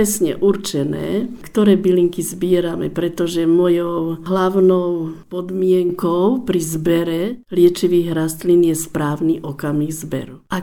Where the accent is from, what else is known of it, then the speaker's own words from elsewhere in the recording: Banská Bystrica, Banská Bystrica Region, Slovakia; V našom regióne, však som z Banskej Bystrice